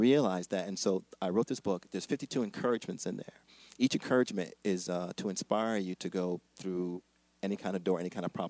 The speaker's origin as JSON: {"language": "English", "town": "Springfield", "region": "Massachusetts", "country": "United States", "said": "So I told her I was from Springfield, Massachusetts. No one famous ever came from Springfield, Massachusetts."}